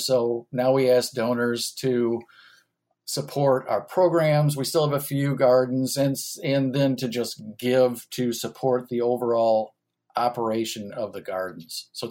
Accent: Michigan, United States; Well, I'm originally from Michigan. I went to MSU. I have 3 degrees from MSU.

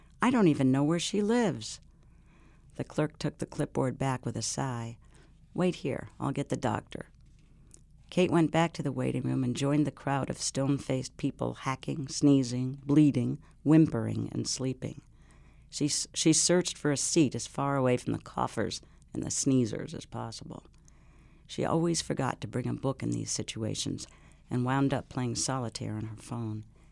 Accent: New York, United States; there's something about growing up in New York where you're kind of always in a hurry.

